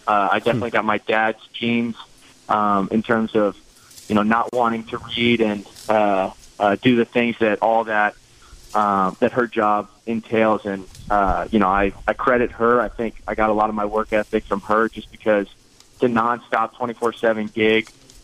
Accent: California, United States; Yeah, I grew up in California.

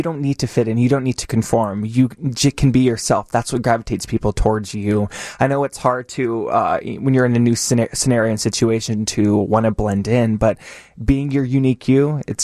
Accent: Rapid City, South Dakota, United States; now in New York City, United States; I'm originally from Rapid City, South Dakota. So

